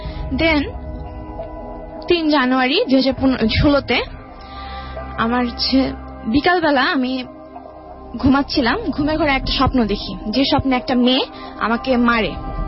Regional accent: Savar, Dhaka Division, Bangladesh; আমি সাভার থেকে আসছি।

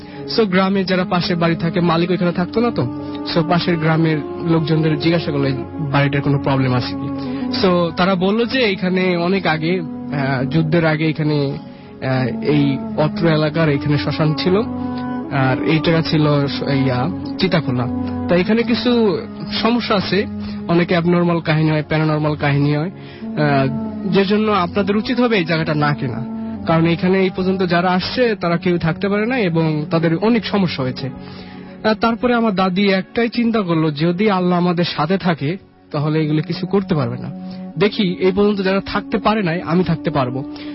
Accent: Gopalganj, Dhaka Division, Bangladesh; born there; now in Gazipur, Bangladesh; আমি গাজীপুর থেকে আসছি, আমার জন্মস্থান গোপালগঞ্জে।

